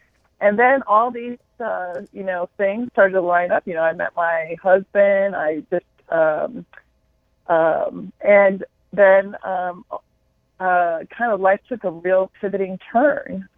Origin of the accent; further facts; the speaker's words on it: Connecticut, United States; I was raised in the Northeast. I'm originally from Connecticut, so a big Italian family.